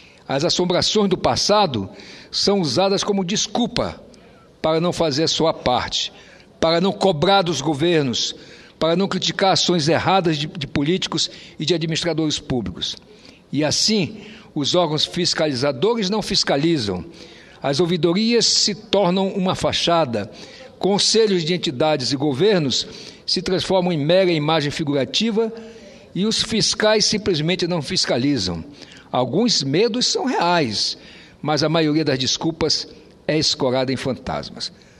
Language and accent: Portuguese; Roraima, Brazil; nós que nascemos, que vivemos em Roraima e que somos chamados de Macuxis